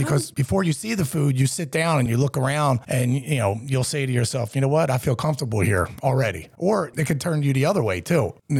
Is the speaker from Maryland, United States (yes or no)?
yes; Baltimore, Maryland, United States; I'm a city boy. I grew up in Little Italy in Baltimore City.